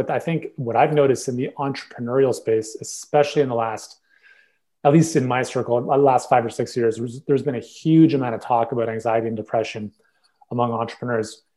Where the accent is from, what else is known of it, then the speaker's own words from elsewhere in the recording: Canada; Being Canadian, you know